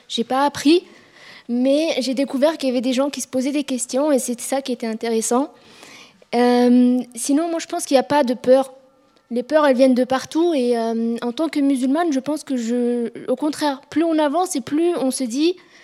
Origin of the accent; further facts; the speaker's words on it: Paris, Île-de-France, France; Donc moi, je ne suis pas suisse du tout, je suis parisienne et puis je viens travailler en Suisse